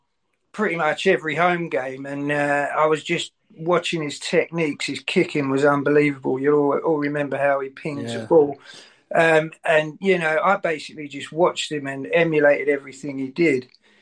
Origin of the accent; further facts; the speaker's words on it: London, United Kingdom; I grew up in Range Park and played for Merton